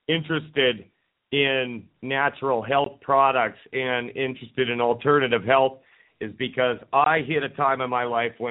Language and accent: English; Camrose, Alberta, Canada; born there; I was born in Camrose, Alberta, and I've lived in a lot of provinces and a few states. The majority of my life has been spent in Canada. So, you know, I'm a Canadian boy at heart, but I, you know, my dad is from Chicago